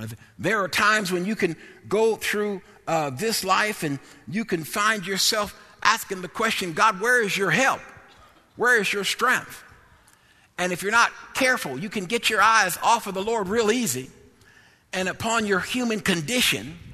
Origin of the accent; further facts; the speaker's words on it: East Coast, United States; I'm from the East Coast, and over there, you know, we always spent Sundays at the Atlantic Ocean.